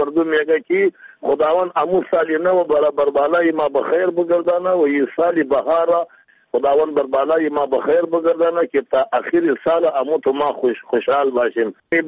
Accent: Afghanistan

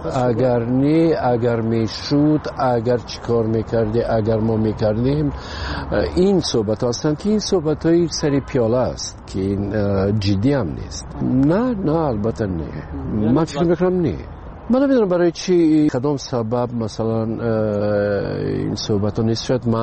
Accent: Tajikistan

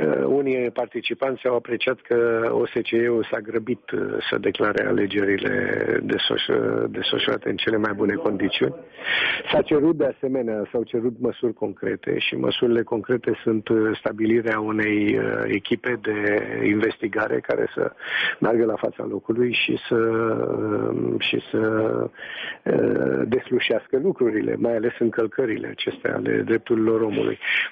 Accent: Romania; nu putem să facem o discriminare când luăm măsurile la adresa României numai pentru că suntem români

